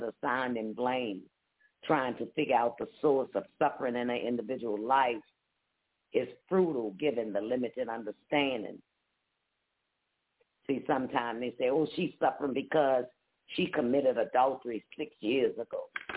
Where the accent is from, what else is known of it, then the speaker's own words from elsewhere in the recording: New Orleans, Louisiana, United States; You know, I'm from New Orleans. So what you're telling me, you know, I was sinful. Everybody in New Orleans was sinful.